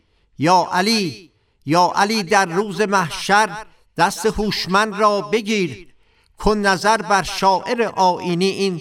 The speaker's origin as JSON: {"language": "Persian", "town": "Tehran", "region": "Tehran Province", "country": "Iran", "tie": "born there", "said": "متولد 1328 در محله بهارستان تهران به دنیا آمدم،"}